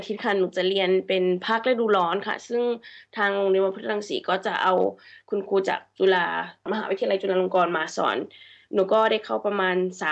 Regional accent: Australia; เกิดที่ออสเตรเลียค่ะแล้วก็โตที่ออสเตรเลียเหมือนกันค่ะก็ได้เรียนภาษาไทยจากคุณแม่ก็พูดภาษาไทยกับหนูมาตั้งแต่เด็กๆค่ะก็ตั้งแต่เกิดเลยค่ะ

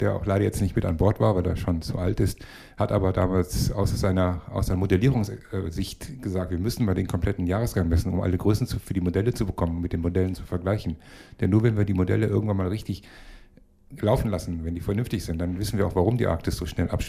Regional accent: Cologne, North Rhine-Westphalia, Germany; also born or lived in Kiel; Ja, ich bin kein Kieler, ich bin Kölner.

